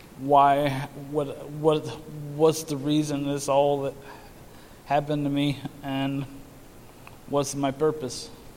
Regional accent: Shamokin, Pennsylvania, United States; also born or lived in Utah; I grew up in the Shamokin area, and I moved to Utah about 10 years ago.

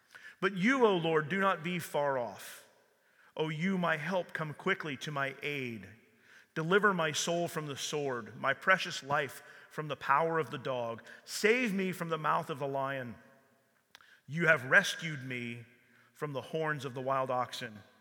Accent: Milton, Pennsylvania, United States; I'm from Milton, for those who know me.

